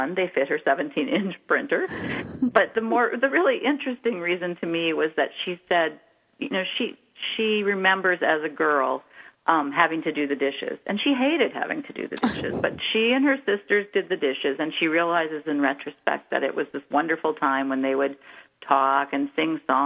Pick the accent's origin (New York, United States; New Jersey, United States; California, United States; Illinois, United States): California, United States; I'm a Californian who married an Iowan, and we moved to Iowa.